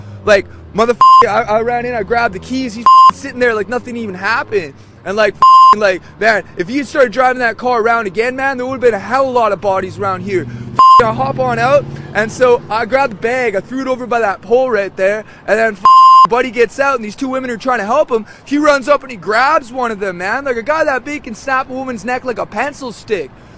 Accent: Sophia, West Virginia, United States; Sophia, West Virginia.

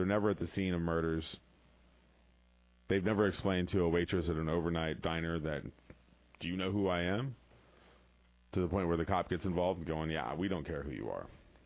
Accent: Kansas City, Missouri, United States; I come from America, where we're all fat and stupid, and we haven't had a revolution for over 230 years.

